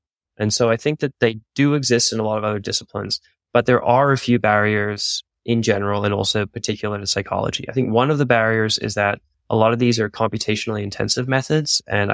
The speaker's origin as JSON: {"language": "English", "region": "Northern Territory", "country": "Australia", "tie": "born or raised there", "said": "I was born in Australia, and the first few years of my life, my parents were anthropologists. One of them still is an anthropologist. Another one was doing their dissertation before leaving the field. But we spent my first few years in Aboriginal settlements in Central Australia"}